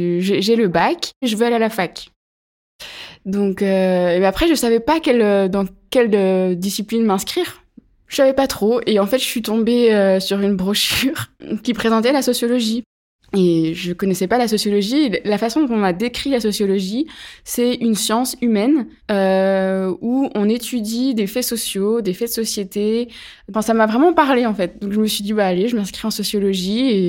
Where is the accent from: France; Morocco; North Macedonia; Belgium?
France; Pierre-de-Bresse, Bourgogne-Franche-Comté; also born or lived in Chalon-sur-Saône; Je suis née à Chalon-sur-Saône, en Saône-et-Loire, donc dans le 71. J'ai grandi dans un petit village qui s'appelle Pierre-de-Bresse, à 40 km déjà de Chalon-sur-Saône, donc la ville était assez loin.